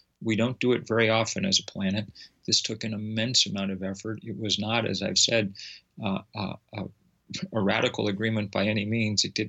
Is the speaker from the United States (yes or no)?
yes; Lexington, Massachusetts, United States; I'm a American patriot. I grew up in Lexington, Massachusetts.